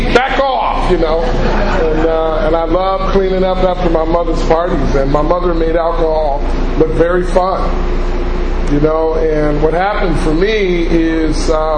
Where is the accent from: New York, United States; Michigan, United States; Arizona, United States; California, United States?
California, United States; Los Angeles; I grew up in Watts. I'm from the Jordan Downs Housing Project. Watts is not very close to this community at all.